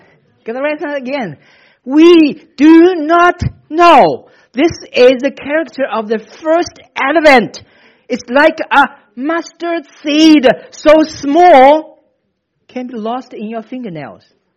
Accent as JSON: {"language": "English", "region": "Shanghai", "country": "China", "tie": "born or raised there", "said": "I was in my hometown, a small town nearby Shanghai. I was speaking to a group of Christians, you know, probably 5 miles away from the place where I was born."}